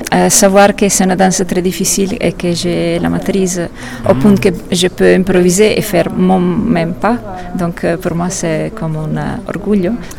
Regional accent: Italy; French is a second language; now in Barcelona, Spain; Si, bon, je suis italienne, je vis à Barcelone. Et oui, donc je suis déjà un mix de cultures.

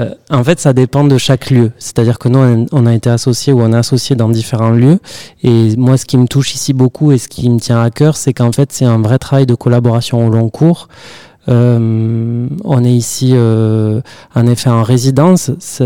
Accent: Agen, Nouvelle-Aquitaine, France; born there; also born or lived in Lyon / Paris; Je suis né à Agen.

